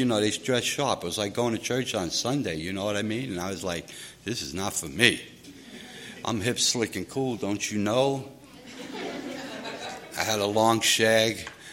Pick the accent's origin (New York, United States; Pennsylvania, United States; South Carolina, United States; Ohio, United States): New York, United States; New York City; moved away; I'm originally from New York City. I was getting in trouble. My family decided to ship me out to San Diego to get me away from those people.